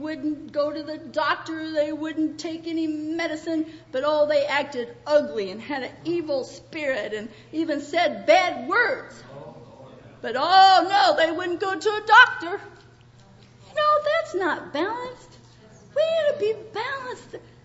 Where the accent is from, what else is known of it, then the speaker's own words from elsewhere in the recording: Virginia, United States; also born or lived in Michigan; And, you know, I was raised partly in Virginia and partly in Michigan.